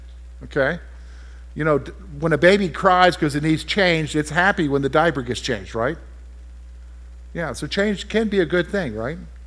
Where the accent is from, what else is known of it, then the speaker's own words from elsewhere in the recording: the South, United States; because I was from the South and everybody in the South wore a suit, I wore a suit